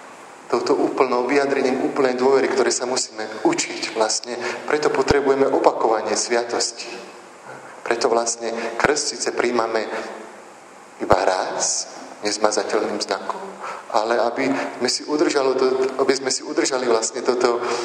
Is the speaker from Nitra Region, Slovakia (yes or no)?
yes; Komjatice, Nitra Region, Slovakia; Teraz som bol 2 dni doma v Komiaticiach, ktorá je tu blízko dedina Nitry